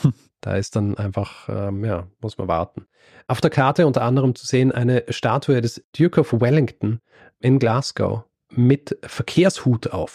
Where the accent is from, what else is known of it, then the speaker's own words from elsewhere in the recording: Vienna, Austria; accent: Viennese; sie hat dann irgendwie gemeint, dass sie das quasi an meinem Wiener Akzent, da war sie sich dann sicher, das bin ich.